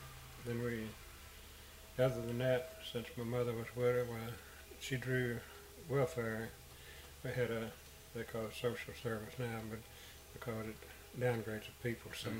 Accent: Newport, Tennessee, United States; born there; I was born in Newport, Tennessee, the county of Cook County, about 70 miles west of Asheville, North Carolina.

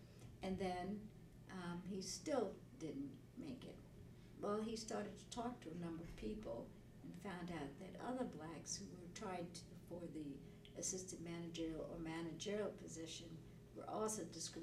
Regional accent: New York City, New York, United States; I was born in the Bronx.

